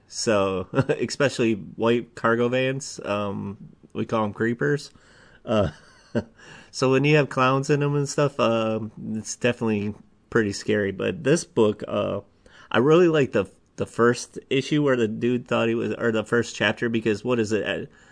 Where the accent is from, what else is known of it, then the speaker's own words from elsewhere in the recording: Flint, Michigan, United States; I grew up in Flint, Michigan.